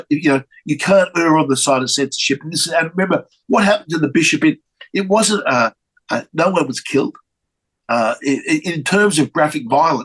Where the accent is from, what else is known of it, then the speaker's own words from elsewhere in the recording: United States; I'm old, even though I'm American.